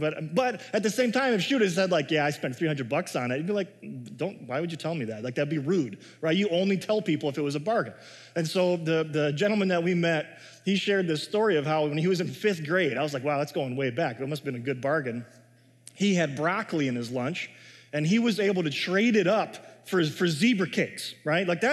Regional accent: Chicago, Illinois, United States; as Midwesterners, we like bargains, which is true, right? It's a thing. I grew up in Chicago.

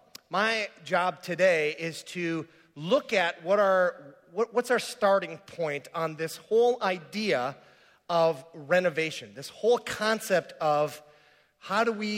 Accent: Minnesota, United States; remember, I'm from the Iron Range, we like things extremely simple. That's just the way we are.

